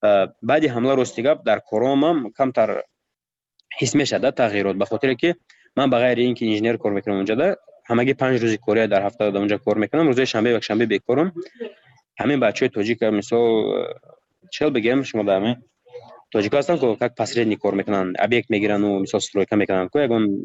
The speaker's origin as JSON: {"language": "Persian", "country": "Tajikistan", "said": "من گفتم من تاجیکم، گفتم از تاجیکستانم"}